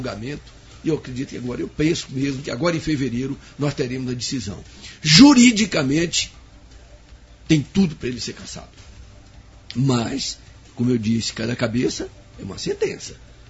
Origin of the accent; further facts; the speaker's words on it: Poções, Bahia, Brazil; Eu resido aqui na nossa cidade, onde nasci, né? Uhum. Moro aqui, trabalho aqui